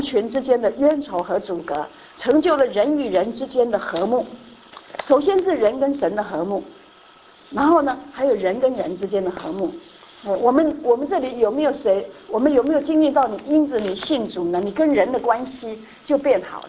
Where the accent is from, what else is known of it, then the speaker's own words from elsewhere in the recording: China; 哎，那有些我们中国人呢，女儿可以嫁白人，可是不能嫁黑人。